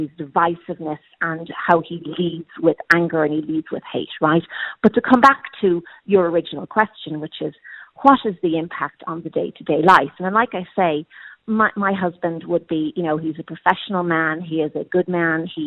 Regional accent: Clontarf, Leinster, Ireland; moved away; I'm originally from Clontarf. I've been living over here 25 years and, you know, married my husband in 2003.

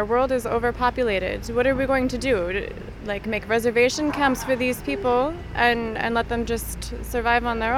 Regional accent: United States; As an American myself

